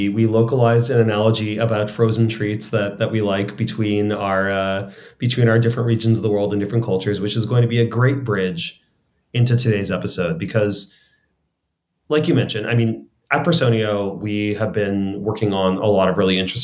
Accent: Canada; And this breaks my heart as a Canadian to say

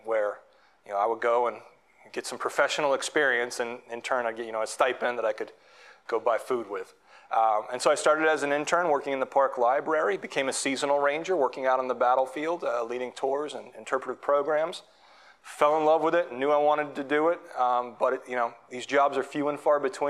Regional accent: Massachusetts, United States; I grew up in Massachusetts, and we were going on a family road trip down, I think it was Washington D.C., and we went to Hershey Park, and we went to Gettysburg.

